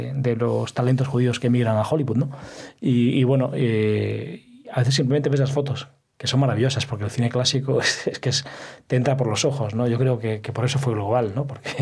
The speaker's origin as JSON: {"language": "Spanish", "region": "Galicia", "country": "Spain", "said": "Como soy gallego"}